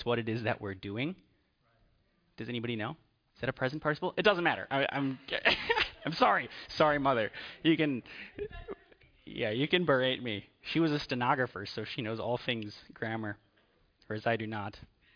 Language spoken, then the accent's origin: English; Wisconsin, United States; You could just tell when I said that I'm from Wisconsin